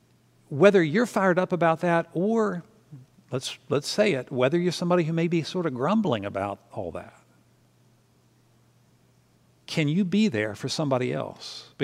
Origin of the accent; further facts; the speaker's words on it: Southern United States, United States; Because NASCAR is Deep South stuff, and I grew up in the South, and so I know how many Confederate flags are flying in those areas.